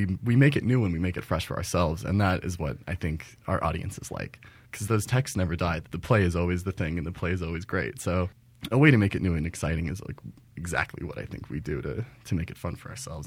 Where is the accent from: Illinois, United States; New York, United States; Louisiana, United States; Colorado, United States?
Colorado, United States; Grand Junction; I grew up in Grand Junction where there's nothing.